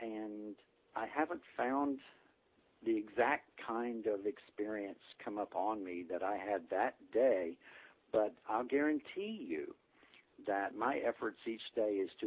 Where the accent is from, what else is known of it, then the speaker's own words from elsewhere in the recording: Tennessee, United States; I happened to be back in my home state of Tennessee at the time.